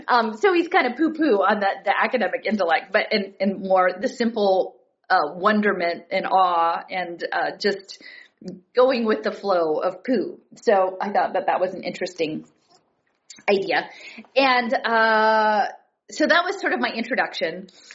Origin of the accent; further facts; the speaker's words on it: Fort Worth, Texas, United States; born there; even though I was born in Fort Worth, Texas, I was actually conceived in Tulsa.